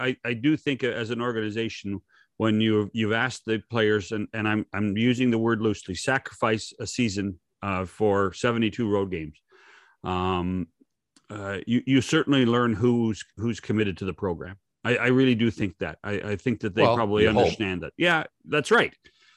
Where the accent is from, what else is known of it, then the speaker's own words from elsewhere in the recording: West Coast, United States; as a child, and I grew up on the West Coast, and I loved the San Francisco Giants.